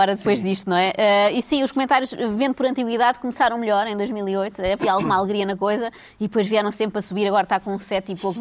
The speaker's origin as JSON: {"language": "Portuguese", "country": "Portugal", "said": "Pois, nós somos portugueses, nós dizemos que vamos, mas é só para ser agradável."}